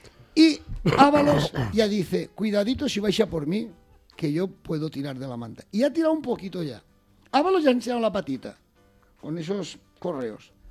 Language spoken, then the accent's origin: Spanish; Chirivella, Valencian Community, Spain; Cuando llega Chiribella, que es mi pueblo